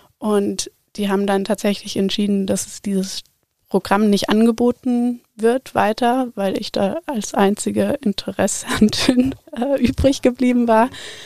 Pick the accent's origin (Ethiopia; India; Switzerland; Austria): Ethiopia; Ich bin in Äthiopien aufgewachsen